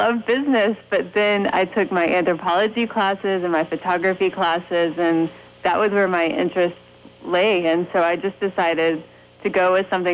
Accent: Greenwood, United States; I did. I'm from Greenwood. This is my hometown.

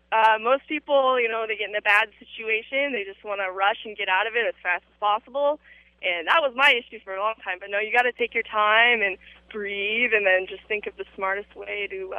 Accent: Danville, California, United States; I'm from San Francisco Bay Area, Danville, just east of San Francisco.

